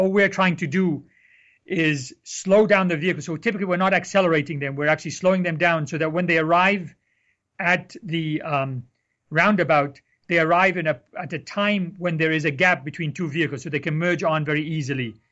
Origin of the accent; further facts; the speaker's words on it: Egypt; I'm originally from Egypt, and we have similar intersections without any automation.